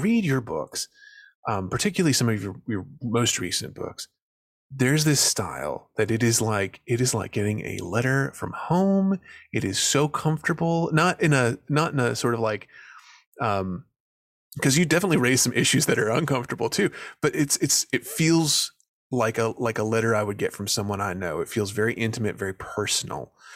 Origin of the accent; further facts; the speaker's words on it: Tennessee, United States; So I'm from the Middle Tennessee area. Not quite Nashville, but sort of rural Middle Tennessee. Grew up on kind of a small gentleman farm, as we would have called it.